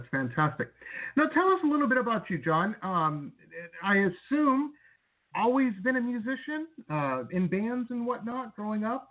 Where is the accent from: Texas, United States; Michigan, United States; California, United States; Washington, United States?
Michigan, United States; Detroit; I grew up in Metro Detroit